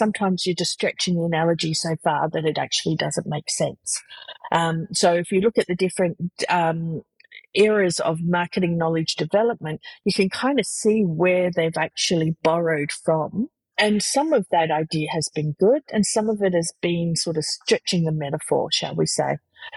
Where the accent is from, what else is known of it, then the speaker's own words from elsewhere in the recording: Australia; so I went traveling, as you do as an Australian, backpacking around the world for about 18 months to 2 years.